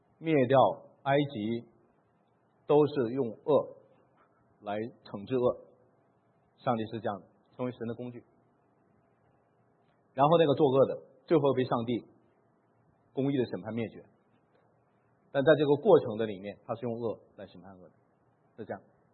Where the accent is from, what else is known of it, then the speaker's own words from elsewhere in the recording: China; 我们中国人啊，祖祖辈辈没有这个福音